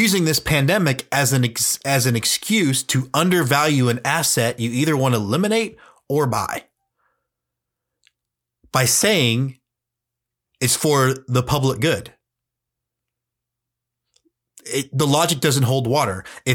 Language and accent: English; Texas, United States; My home state Corpus Christi Hooks have a whole week planned called Spirit Week.